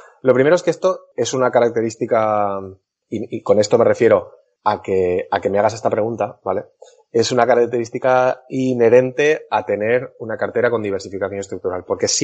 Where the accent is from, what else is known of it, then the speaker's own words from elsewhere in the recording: Valencia, Valencian Community, Spain; Yo, tú dices, soy de Castellón, yo soy de Valencia.